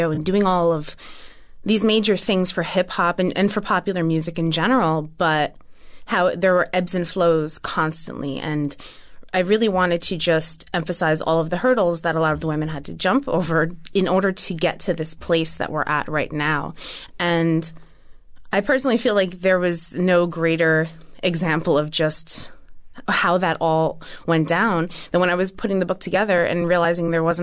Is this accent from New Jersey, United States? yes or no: yes; New Jersey, United States; I would have to credit … for that, since we're both from Jersey.